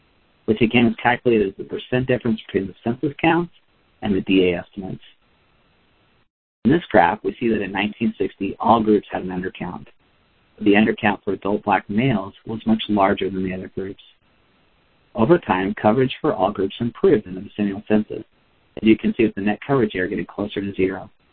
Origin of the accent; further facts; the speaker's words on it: Idaho, United States; born there; For example, I was born in Idaho, and I've lived in several states as an adult.